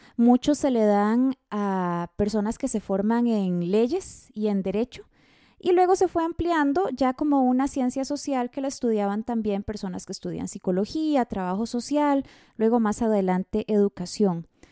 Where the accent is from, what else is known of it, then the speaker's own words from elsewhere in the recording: Costa Rica; yo creo que eso es un profundo orgullo que debemos tener como costarricenses